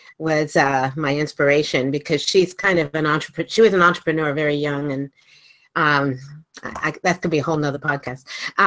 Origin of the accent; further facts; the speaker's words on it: Maryland, United States; I grew up in Maryland. I went to a wonderful school district, Montgomery County Schools.